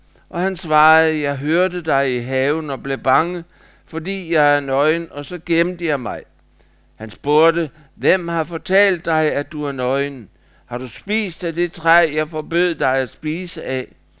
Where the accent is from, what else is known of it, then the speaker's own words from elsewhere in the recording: Holstebro, Central Denmark Region, Denmark; For nylig var der en prædikant i Holstebro, hvor jeg kommer fra.